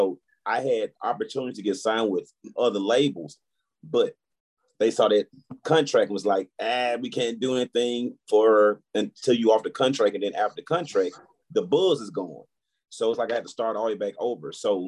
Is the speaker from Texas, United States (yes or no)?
no; Memphis, Tennessee, United States; And I'm from North Memphis, so you round cats from New York, Florida, and mm-hmm.